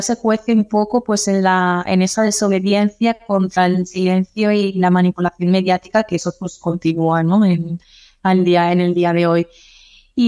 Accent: Castellón de la Plana, Valencian Community, Spain; Sí, me parieron aquí y continuamos aquí.

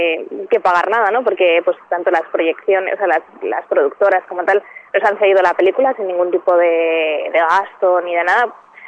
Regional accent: Spain; somos españoles y nos caracterizamos por pensar los planes siempre en el último momento

